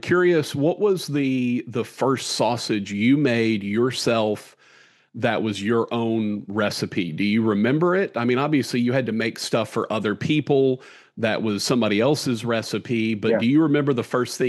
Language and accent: English; Louisiana, United States; Obviously, I'm from Louisiana, so I know from some boudin. You know, that's our specialty around here.